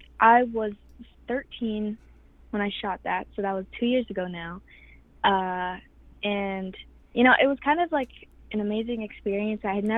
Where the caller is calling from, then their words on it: Akwesasne, New York, United States; Home reservation of Wakusetsnet, right on the border of Canada and America, New York and Ontario.